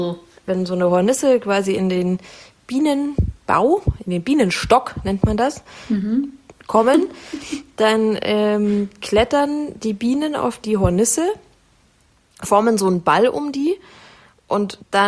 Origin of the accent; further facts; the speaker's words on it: Munich, Bavaria, Germany; dass Köhler ein Berliner ist und ich Münchner.